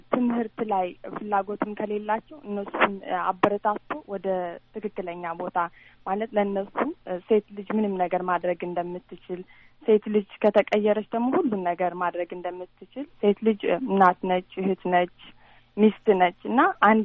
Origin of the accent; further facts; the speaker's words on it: Bahir Dar, Amhara, Ethiopia; moved away as an adult; now in United States; አዎ፣ የባህር ዳር ልጅ ነኝ።